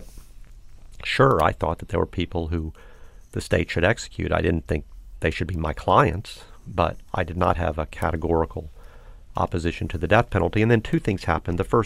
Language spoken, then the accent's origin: English; United States; And I'm an American and I'm a lawyer and I believe in the value of equality.